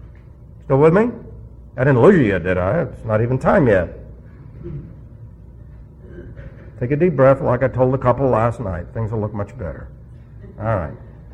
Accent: New York City, New York, United States; Remember, I'm from New York City, and so we say de-pope.

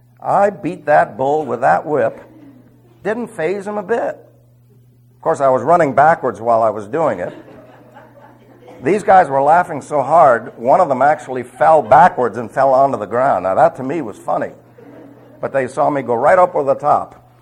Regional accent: New York City, New York, United States; Yeah, I was raised in New York City, but remember, when I became a believer, I decided to do some missionary work, and I was on a ranch.

